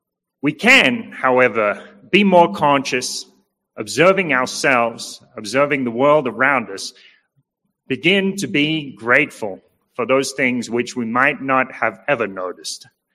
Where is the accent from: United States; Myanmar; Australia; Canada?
Australia; Some of you know I was deported from Mexico a few years ago for overstaying my welcome and sent back to Australia.